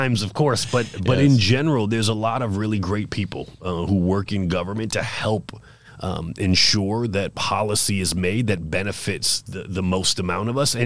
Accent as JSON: {"language": "English", "town": "Boston", "region": "Massachusetts", "country": "United States", "tie": "born or raised there", "moved": "as an adult", "lives_now": "San Diego, United States", "said": "So I didn't grow up here in San Diego. I grew up in Boston, Massachusetts."}